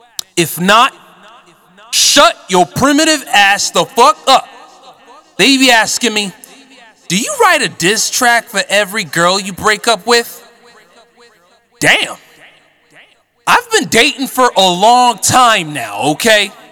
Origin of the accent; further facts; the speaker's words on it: United States; especially those ones who had natural hatred for Sydney because I'm an American